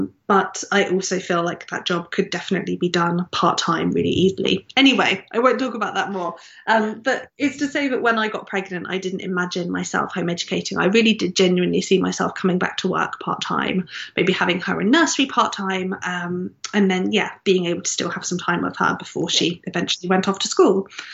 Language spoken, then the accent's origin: English; Brighton, South East England, United Kingdom; I grew up in Brighton by the sea and next to a beautiful park, St. Answell's Park.